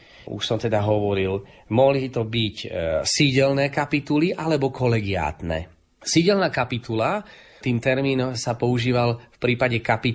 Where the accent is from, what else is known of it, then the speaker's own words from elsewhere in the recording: Spiš, Slovakia; podobne ako u nás na Spiši